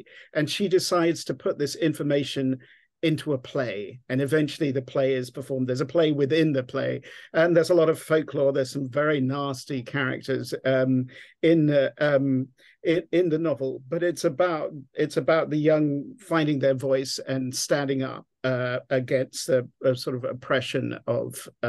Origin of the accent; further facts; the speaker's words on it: England, United Kingdom; I'm English, as you can tell from my Texas accent, we're fed Charles Dickens in England